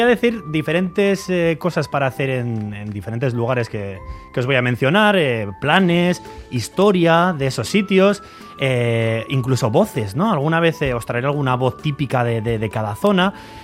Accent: Valle de Trápaga, Basque Country, Spain; now in Portugalete, Spain; yo soy trapagarandarra, soy del Valle de Trápaga, pero resido desde hace algunos añitos ahí en Portugalete

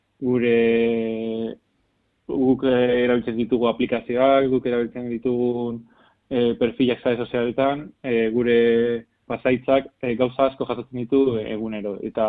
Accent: Vitoria-Gasteiz, Basque Country, Spain; nik Gasteiztarra naiz, eta hemen Gasteizen jaio izan naiz, eta hemen ikasi dut

